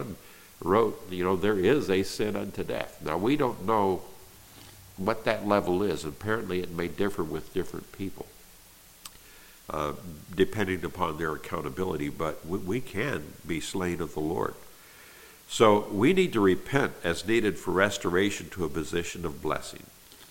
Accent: California, United States; I'm from Northern California.

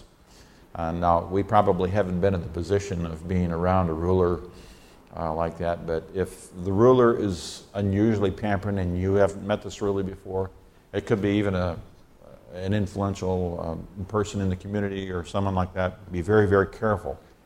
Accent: Nigeria; moved away; I grew up in Nigeria, West Africa.

